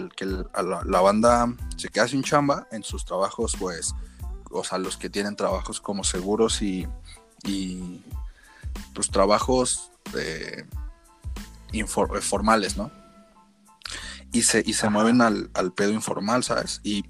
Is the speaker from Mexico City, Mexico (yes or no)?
yes; Mexico City, Mexico; por Torres, ajá, de Potrero. Porque de por acá somos, ¿no? Del Álvaro Obregón, delegación.